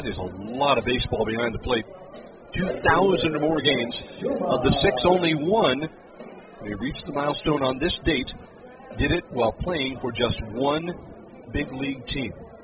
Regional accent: Seattle, Washington, United States; I grew up in Seattle, but we didn't have a big league team.

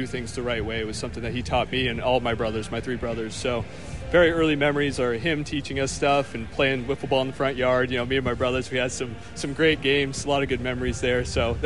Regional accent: Oregon, United States; we briefly met, him being from Portland. I was from Southern Oregon.

